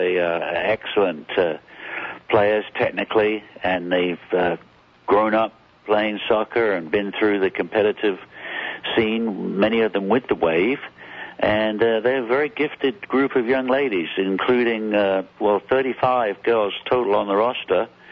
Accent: London, United Kingdom; Yeah, I was born in England, grew up in London, and played soccer at college in England

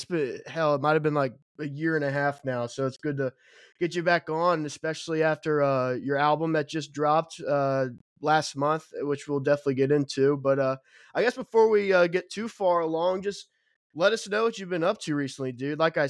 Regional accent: Kentucky, United States; I'm from Northern Kentucky too.

